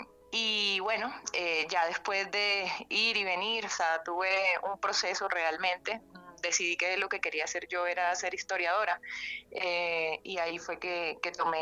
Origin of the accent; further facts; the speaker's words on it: Cartagena, Bolívar, Colombia; Yo soy de Cartagena, de familia barranquillera y de Magangué.